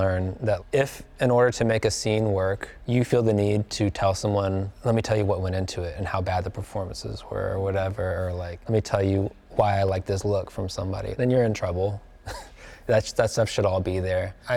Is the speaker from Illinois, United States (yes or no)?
no; Alabama, United States; and Daniel's from Alabama and I'm from Alabama, so we had that in common.